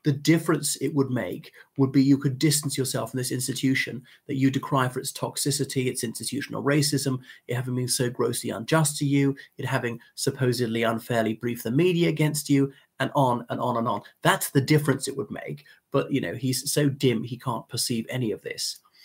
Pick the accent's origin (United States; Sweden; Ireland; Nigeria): Ireland; from Ireland.